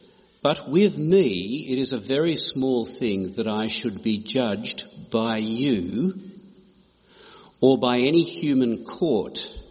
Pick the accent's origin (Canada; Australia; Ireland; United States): Canada; and I am a Canadian.